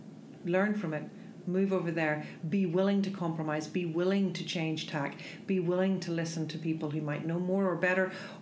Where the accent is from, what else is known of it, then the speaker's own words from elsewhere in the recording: Parkgate, Northern Ireland, United Kingdom; I come from Northern Ireland, so I wasn't in any networking network. Mm. Okay, so I lived in Ballyclare. Well, Parkgate, actually, which is just outside Ballyclare, which is just outside Belfast, which is just outside Britain.